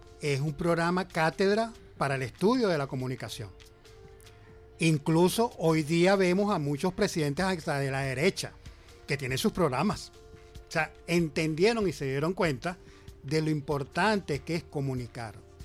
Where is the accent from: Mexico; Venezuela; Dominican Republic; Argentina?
Venezuela; Caracas, Capital District; Yo soy nacido en Caracas y viví por un tiempo mi niñez en el 23 de enero.